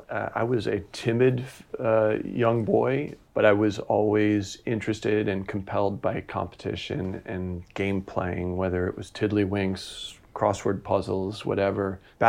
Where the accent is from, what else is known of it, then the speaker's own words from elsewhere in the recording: Michigan, United States; also born or lived in Ohio; I grew up in Ohio and Michigan, primarily Michigan, or I identify as being from Michigan.